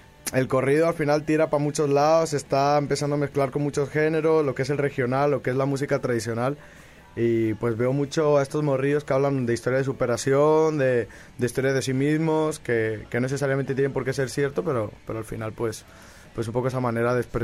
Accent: Guadalajara, Jalisco, Mexico; toda mi familia es de México, de Los Reyes, Michoacán, de San Luis Potosí, aunque al final pues somos de Guadalajara todos, tapatíos

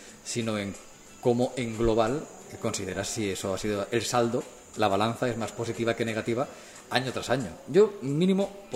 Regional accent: Martorell, Catalonia, Spain; en Martorell, en la radio de Martorell, de mi pueblo.

